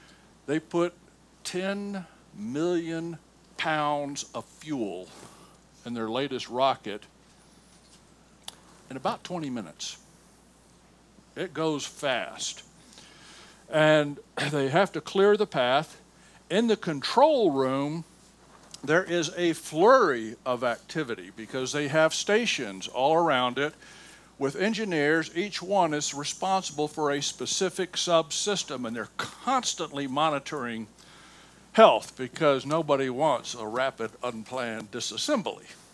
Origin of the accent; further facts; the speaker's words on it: Alabama, United States; And, of course, my hometown was in the middle of all of that because that's where Marshall Space Flight Center was.